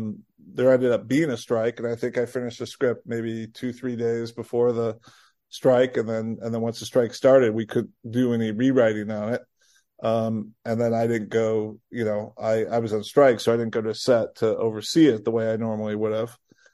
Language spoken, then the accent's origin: English; Rockford, Illinois, United States; I grew up in Rockford, Illinois.